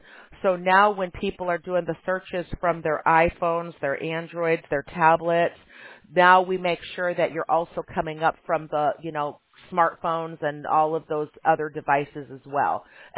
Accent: Chicago, Illinois, United States; Well, I grew up in Chicago, and it was always April or May for me, you know, by the time the winter months started going away.

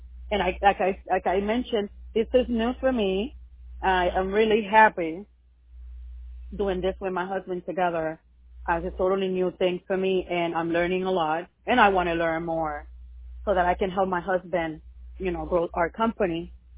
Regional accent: Puerto Rico; We both speak Spanish, obviously. I'm from Puerto Rico.

